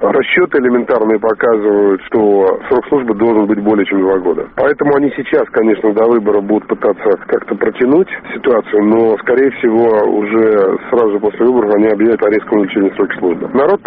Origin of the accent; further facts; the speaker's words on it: Sochi, Krasnodar Krai, Russia; В моем родном городе Сочи выборы вроде завтра должны состояться